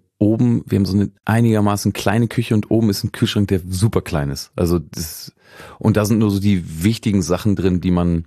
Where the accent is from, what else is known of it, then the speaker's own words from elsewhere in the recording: Braunschweig, Lower Saxony, Germany; ich bin ja aus der Region Braunschweig